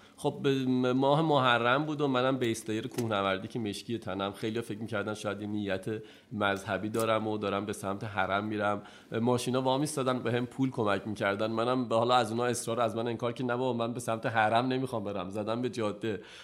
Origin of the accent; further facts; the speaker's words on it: Iran; تصمیم گرفتم بهشون نگم که من ایرانیم